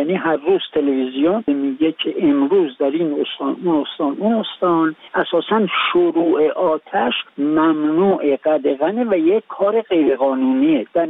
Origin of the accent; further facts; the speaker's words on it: Iran; به عنوان یک ایرانی علاقمند به محیط زیست کشورم